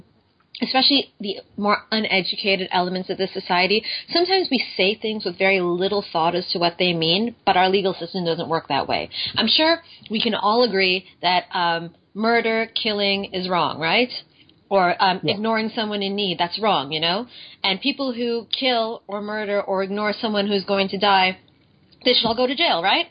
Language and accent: English; Canada; Well, I know I'm from Canada, so I live really close to the States.